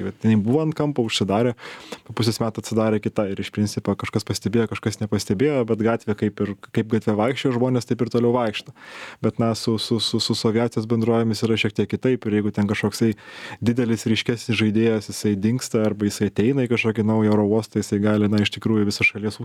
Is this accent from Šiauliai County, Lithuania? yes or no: yes; Šiauliai, Šiauliai County, Lithuania; aš esu užaugęs Šiauliuose. Turiu daugiausia žemaitišką kraują